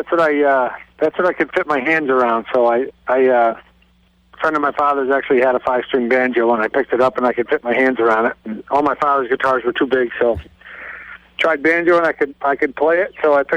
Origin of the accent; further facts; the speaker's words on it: Williamstown, Massachusetts, United States; I'm from Western Mass, out in the upper left-hand corner of the state, a little town called Williamstown, up in the mountains. And yeah, been here all my life.